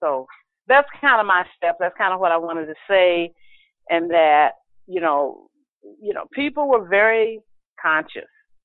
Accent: Kansas City, Missouri, United States; also born or lived in Arkansas; being born in the Deep South, Arkansas, growing up in Kansas City, Missouri

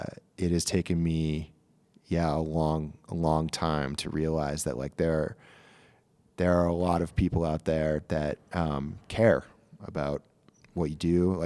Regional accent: New York, United States; I'm a kid from upstate New York. I'm from the Adirondacks.

